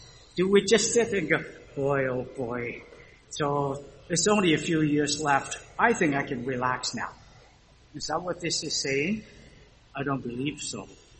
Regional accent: Canada; So, but here, we as Canadian looking at you folks and say, boy, within 100 days or so, everything seems to change.

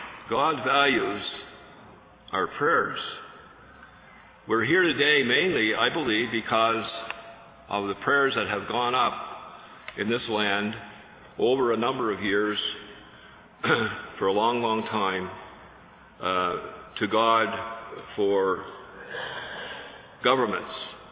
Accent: Canada; I'm from Canada. Up there we have two-party system pretty well.

